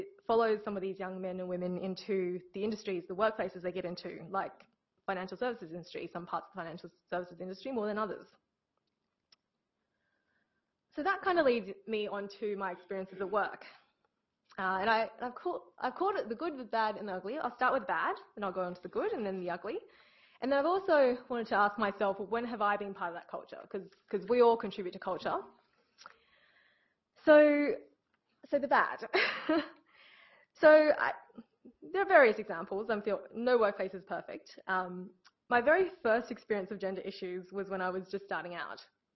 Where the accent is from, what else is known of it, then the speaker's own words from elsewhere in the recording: Brisbane, Queensland, Australia; also born or lived in China; now in Sydney, Australia; So I was born in China. I came to Australia when I was about 8.5. I grew up in Brisbane. I went to a girls' private school in Brisbane, actually.